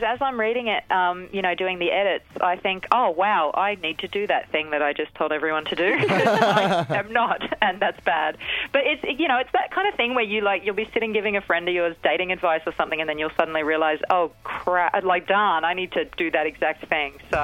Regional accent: Australia; accent: Australian; I actually made a goal of like hanging out with more Aussies so I wouldn't lose my accent.

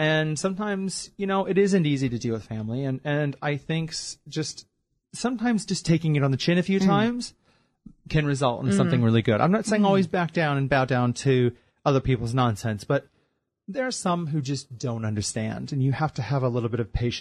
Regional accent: Midwest, United States; I grew up in the Midwest of the U.S. in the Bible Belt

